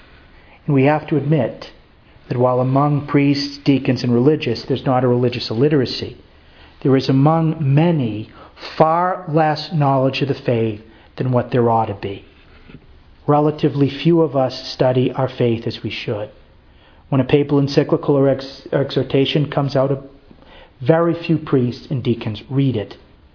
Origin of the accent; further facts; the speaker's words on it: Fall River, Massachusetts, United States; Where are you from, Bob? Cleveland. I'm from Fall River.